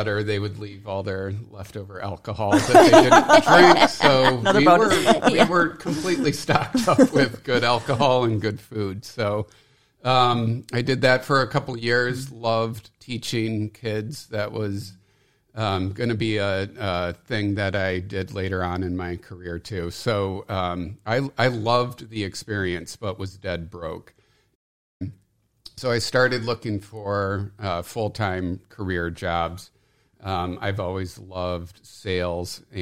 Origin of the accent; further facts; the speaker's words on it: Ada, Michigan, United States; now in Colorado; I was born right here in Ada, Michigan, grew up in Ada, went to Thornapple Elementary School, went to Forest Hills Central High School after that, and then went to Michigan State for Hospitality Business School.